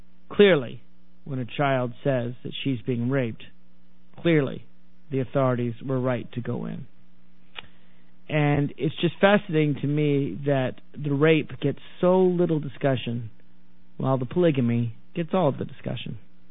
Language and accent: English; Tennessee, United States; You know, and I'm from Tennessee, so I get a little leeway in knocking the South